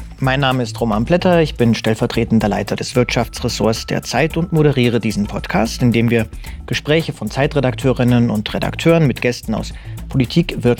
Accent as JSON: {"language": "German", "town": "Munich", "region": "Bavaria", "country": "Germany", "tie": "born there", "said": "ich selbst bin gebürtiger Münchner."}